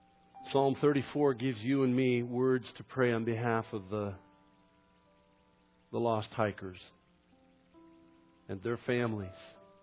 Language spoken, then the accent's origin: English; California, United States; We came from Southern Cal, where they don't have too many ice storms that knock out the power.